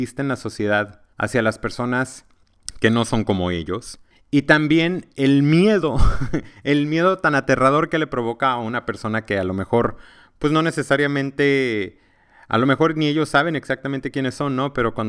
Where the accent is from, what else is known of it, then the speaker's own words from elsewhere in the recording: Mexico; una persona como yo, un mexicano que creció en un pueblo, que tiene padres católicos